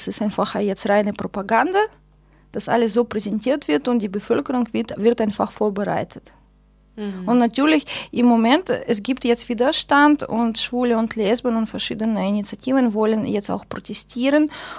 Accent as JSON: {"language": "German", "region": "Ural", "country": "Russia", "second_language": "German", "said": "ich komme aus Russland ursprünglich und Russland ist groß und ich komme aus dem Ural. Das ist das Gebirge, die natürliche Grenze zwischen Europa und Asien."}